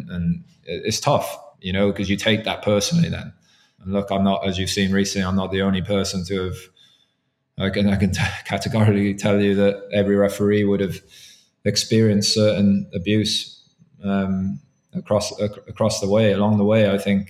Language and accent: English; Ireland; because predominantly you do, as Irish officials, we do the English French games for neutrality purposes.